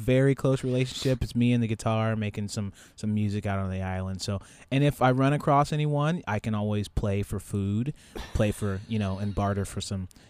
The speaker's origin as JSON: {"language": "English", "region": "Oklahoma", "country": "United States", "tie": "born or raised there", "said": "You know, I grew up in Oklahoma. We're hardy people."}